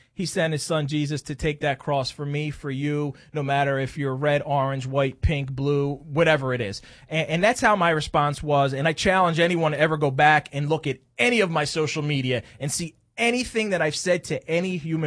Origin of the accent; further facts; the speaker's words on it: Philadelphia, Pennsylvania, United States; And because I grew up in South Philly, and because I have all these little idiosyncrasies of most Italians around me, I just became an honorary Italian.